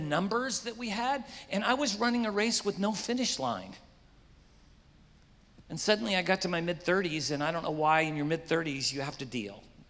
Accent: South Africa; We are from South Africa, so we're African Americans, as you can tell.

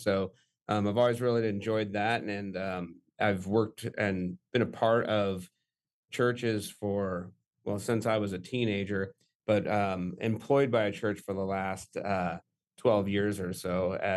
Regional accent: Gilbert, Arizona, United States; also born or lived in Fort Huachuca; So I was born on an Army base here, Fort Huachuca, Arizona, in 1975. I'm 48 years old. Born and pretty much raised here in the East Valley of Arizona, Gilbert and Mesa area.

